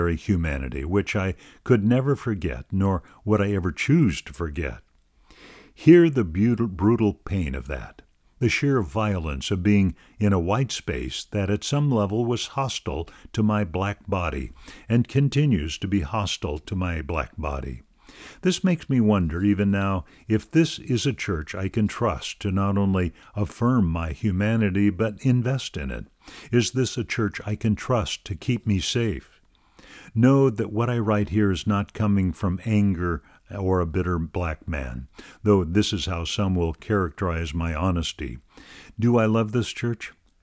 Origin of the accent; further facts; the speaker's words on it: Jackson, Mississippi, United States; I was born in Mississippi in 1952 when Jim Crow segregation was still very much alive, and became acquainted with the Lutheran Church Missouri Synod when I was 9 years old. I was baptized at the age of 10 at St. Paul Lutheran Church in Jackson, Mississippi